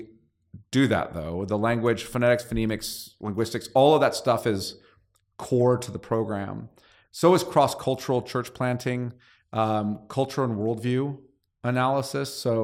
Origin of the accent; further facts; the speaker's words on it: California, United States; And so whenever I hear that as a Californian, I think Ocean Pacific.